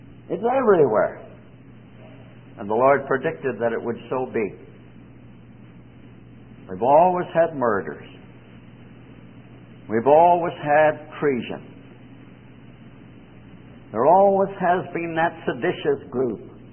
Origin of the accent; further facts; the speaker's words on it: Canada; They're here. They're in my home country. A couple of years ago, they kidnapped not a member of parliament, but actually a member of the cabinet of Canada, and they killed him.